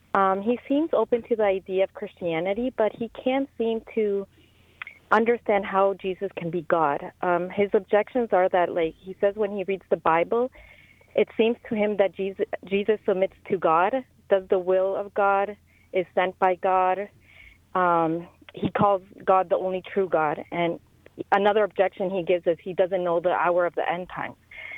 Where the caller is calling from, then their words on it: Ontario, Canada; I'm calling from Ontario, Canada. I'm calling because I'm a cradle Catholic